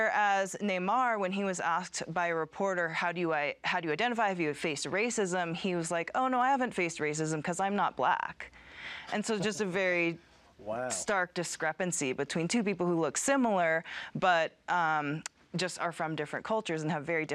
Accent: California, United States; growing up in the Bay Area, the San Francisco Bay Area, I was one of very few Asian American kids in my elementary school, which was predominantly white.

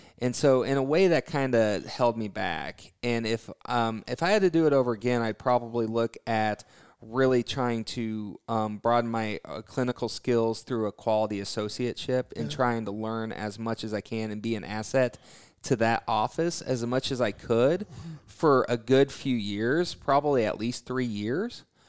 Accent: Kansas, United States; So coming back to Kansas, I bought an office in my hometown that was abandoned so I could get it for cheap.

